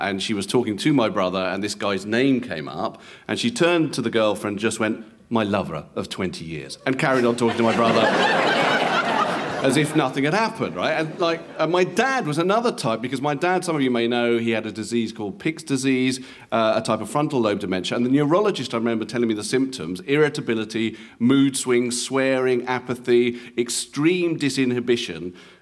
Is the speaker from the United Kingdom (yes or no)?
yes; United Kingdom; because I do think of myself as British